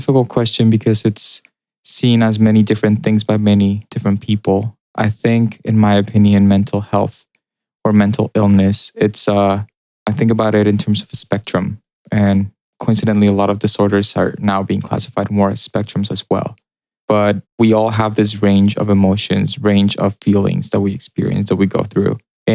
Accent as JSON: {"language": "English", "country": "Mexico", "also_born_or_lived": "Texas, United States", "said": "And I'm from Mexico, and I completed most of my college and graduate education in Texas."}